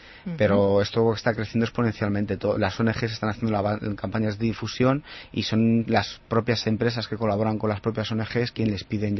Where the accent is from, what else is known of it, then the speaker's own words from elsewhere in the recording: Fuenlabrada, Community of Madrid, Spain; como somos de Fuenlabrada, llegó el momento de atrevernos a una gran ciudad como es Fuenlabrada, pues es muy grande.